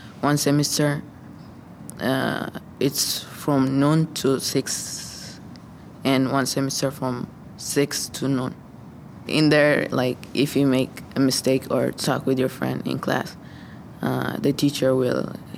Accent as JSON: {"language": "English", "country": "Eritrea", "also_born_or_lived": "Sudan / Kenya", "second_language": "English", "moved": "yes", "said": "When I moved from Eritrea, I went to Sudan. Then from Sudan, I went to Kenya."}